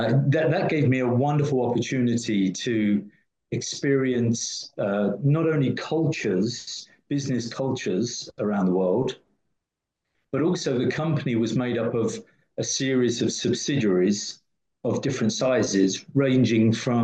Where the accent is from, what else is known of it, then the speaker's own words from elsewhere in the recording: United Kingdom; moved away; So I, as my accent will infer, I came over from the UK quite a long time ago, about 30-something years ago.